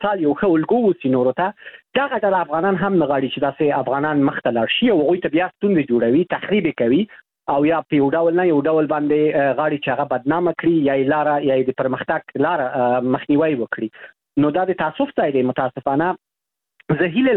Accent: Afghanistan; now in Europe; زه د افغانستان یم

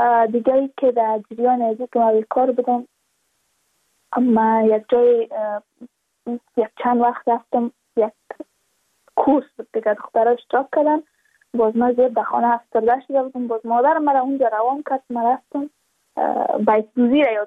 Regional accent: Badakhshan, Afghanistan; چون ما از بدخشان هستیم، یعنی منطقای دور دستش

